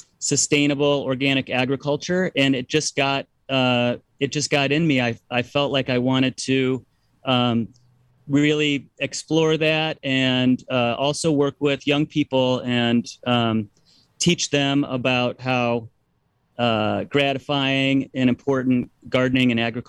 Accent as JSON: {"language": "English", "region": "Illinois", "country": "United States", "tie": "born or raised there", "said": "And because I grew up in Illinois, the Peace Corps folks thought that I must have agriculture in my blood."}